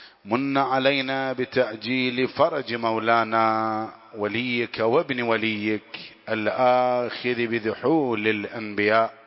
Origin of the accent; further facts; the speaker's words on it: Iraq; بلادنا العراق اجعلها آمنة وارزق أهلها من الثمرات